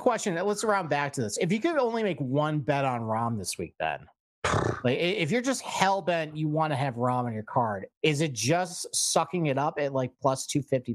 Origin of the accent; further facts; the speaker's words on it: Rochester, New York, United States; the PGA Championship is coming to my hometown, Rochester, New York.